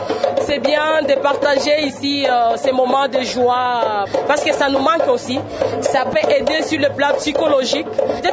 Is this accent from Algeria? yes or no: no; DR Congo; en tant que Congolaise ou Congolais